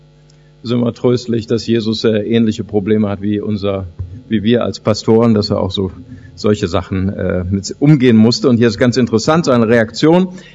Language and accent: German; Germany; also born or lived in Brazil; Ich bin ja geboren in Brasilien, bin dann als kleines Kind nach Deutschland gekommen.